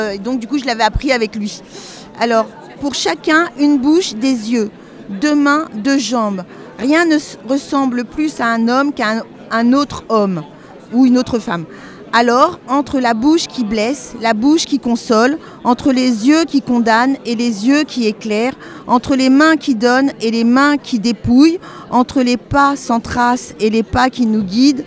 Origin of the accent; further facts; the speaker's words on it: Douarnenez, Brittany, France; Et il m'a demandé d'où je venais. Bah, je lui dis de Douarnenez.